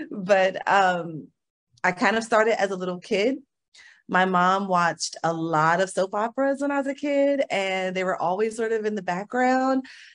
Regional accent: Maryland, United States; I'm from Maryland, a little city outside of Washington, D.C.

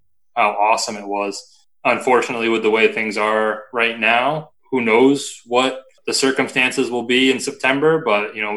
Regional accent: New Hampshire, United States; I grew up in Lakes region, right next to Lake Winnipesaukee.

